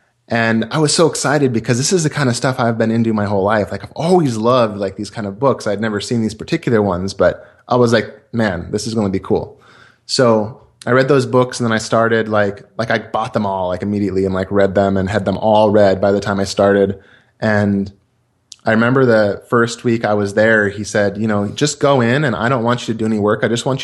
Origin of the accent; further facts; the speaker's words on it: California, United States; now in Washington, United States; And, little background, I grew up in the Bay Area and moved to Washington State.